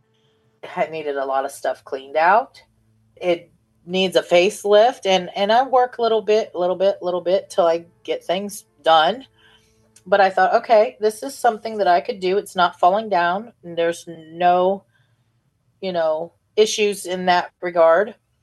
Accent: Ohio, United States; I was raised in Van Wert County. My parents split up when I was young, and then I was raised in Van Wert County, which is the next county over.

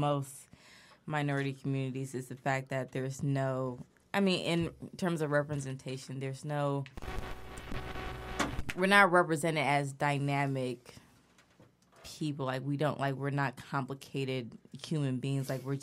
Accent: California, United States; now in New York, United States; I'm originally from California at the Bay.

